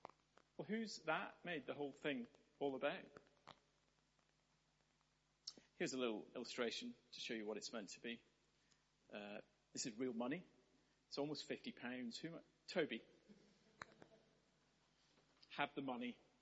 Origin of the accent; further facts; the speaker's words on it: Scotland, United Kingdom; I'm Scottish. We only do that sort of thing as an illustration where I come from.